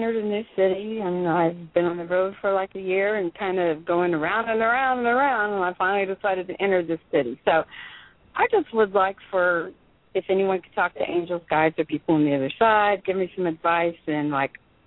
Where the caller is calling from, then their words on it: Florida, United States; Northern Florida.